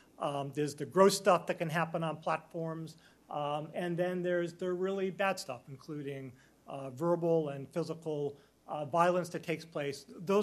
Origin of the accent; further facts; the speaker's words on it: Boston, Massachusetts, United States; So like Catherine, I'm from Boston.